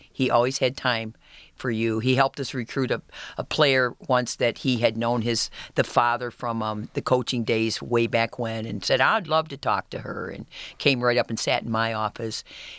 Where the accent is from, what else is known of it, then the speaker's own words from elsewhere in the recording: Lansing, Michigan, United States; And I'm from Lansing, Michigan